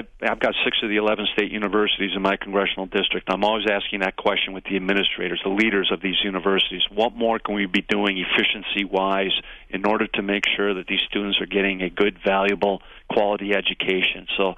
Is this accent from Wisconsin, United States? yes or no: yes; Wisconsin, United States; I'd like to see my home state in Wisconsin start stepping up